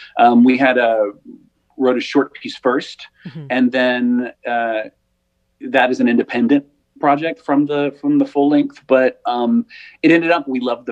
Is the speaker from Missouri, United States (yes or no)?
no; Tupelo, Mississippi, United States; also born or lived in Amory; You know, you mentioned I was born and raised in Mississippi. I'm from Tupelo and Amory. They're tiny little towns